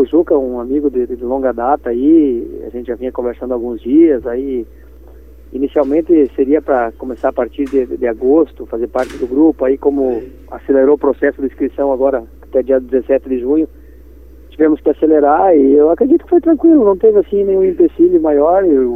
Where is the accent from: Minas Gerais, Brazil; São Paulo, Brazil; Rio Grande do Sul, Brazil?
Rio Grande do Sul, Brazil; Santa Rosa; tomamos essa decisão juntos de voltar para Santa Rosa, minha cidade natal.